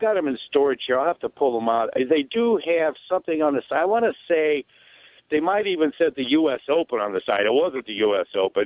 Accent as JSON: {"language": "English", "town": "Akron", "region": "Ohio", "country": "United States", "tie": "born or raised there", "said": "In the 60s, I grew up in Akron, Ohio. My dad took me to Firestone Country Club."}